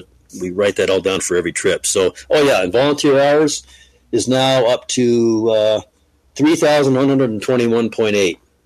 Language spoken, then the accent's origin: English; Vermont, United States; born there; I was living in Vermont. I was born in Vermont